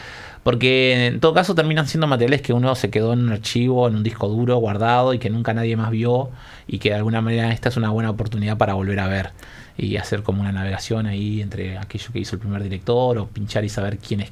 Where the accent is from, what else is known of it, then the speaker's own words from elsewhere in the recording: Salto, Uruguay; yo soy de Salto